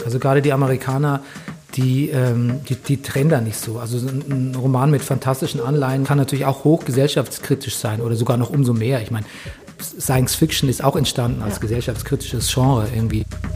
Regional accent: Grafentraubach, Bavaria, Germany; born or raised there; also born or lived in Mallersdorf

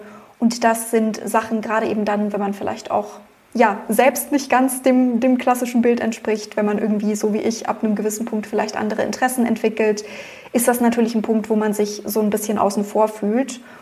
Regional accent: Augsburg, Bavaria, Germany; Genau, ich bin in Augsburg geboren und aufgewachsen

